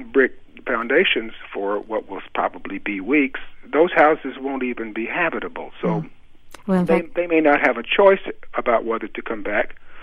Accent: New Orleans, Louisiana, United States; also born or lived in Mississippi; I was born in Mississippi, but did spend a lot of my growing up years in New Orleans

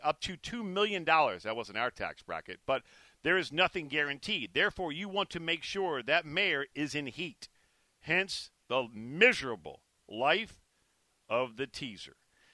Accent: Folsom, Louisiana, United States; when it comes to growing up in Folsom, Louisiana, on that cherished ground known as Tautog Farm, it doesn't get much better than the eve of the Kentucky Derby.

